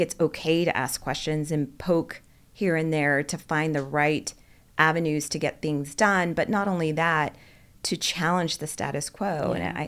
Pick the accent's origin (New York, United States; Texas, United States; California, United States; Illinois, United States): Texas, United States; Dallas; Well, I was born in Dallas, so this is my hometown.